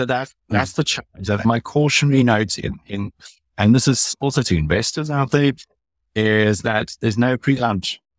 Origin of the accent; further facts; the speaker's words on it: South Africa; I'm South African, I come from farming stock.